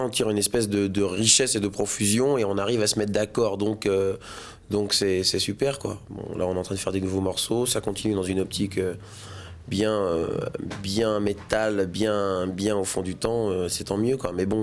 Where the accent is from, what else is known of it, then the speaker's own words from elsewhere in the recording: Martinique; Je suis martiniquais, personnellement.